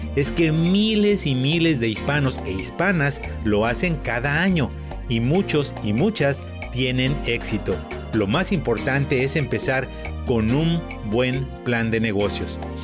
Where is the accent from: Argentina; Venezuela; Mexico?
Mexico; especialmente yo como mexicano